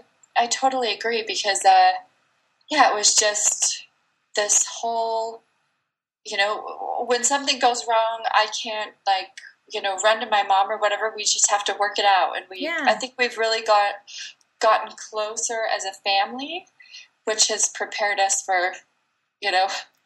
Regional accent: Salt Lake City, Utah, United States; moved away as an adult; He's actually from Salt Lake City, and I'm from the Salt Lake City area.

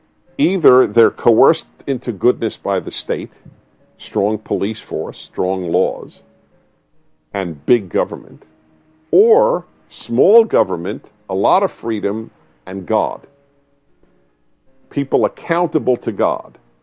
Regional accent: United States; I'm deeply committed to Judaism as an American, obviously.

